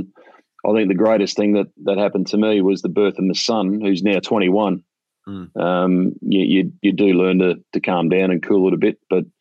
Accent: Australia; Growing up in Australia

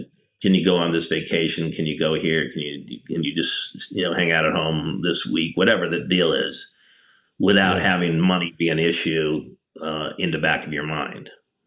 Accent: South Bend, Indiana, United States; I was raised in South Bend, Indiana. So moving outside of downtown area, you know, moved into quote unquote the suburbs.

